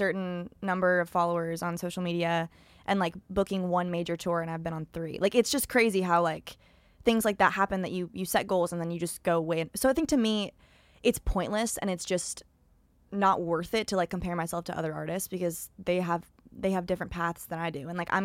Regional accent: Florida, United States; also born or lived in Wisconsin; I always say I'm from Florida, but I spent a lot of time in so many different cities throughout my childhood.

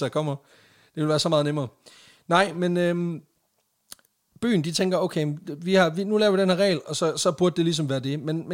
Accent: Jutland, Denmark; der kan man godt mærke, at vi er fra Jylland

